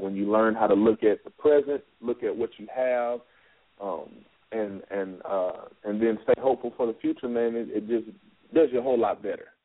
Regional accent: Oklahoma, United States; now in Fayetteville, United States; I'm from Oklahoma originally. I live in Fayetteville, Arkansas right now.

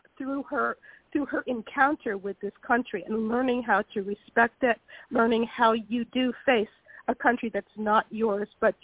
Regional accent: United States; now in Italy; I've never stopped feeling that I'm an American, that I am a foreigner. I speak, you know, very good fluent Italian.

